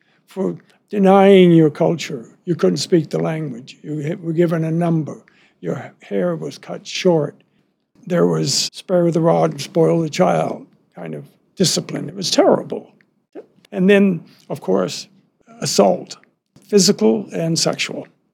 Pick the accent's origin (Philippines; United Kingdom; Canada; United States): Canada; I was ashamed of it as a Canadian